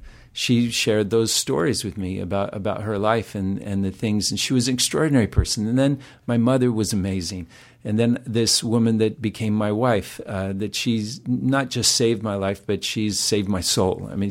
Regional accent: Utah, United States; now in New York City, United States; the hay out of my hair from Utah.

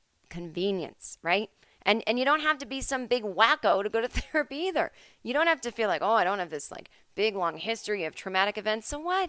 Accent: Finland; also born or lived in United States; Oh, yeah, this is my home country. This is just the way things are.

